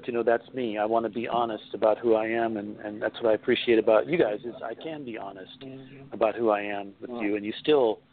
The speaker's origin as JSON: {"language": "English", "region": "Alaska", "country": "United States", "tie": "born or raised there", "lives_now": "Ohio, United States", "said": "When I grew up in Alaska, they don't have fireflies. They don't have crickets. So the nights are very quiet."}